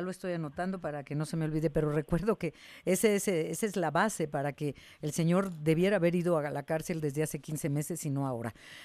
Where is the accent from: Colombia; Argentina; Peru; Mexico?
Mexico; nuestro mejor escenario como mexicanos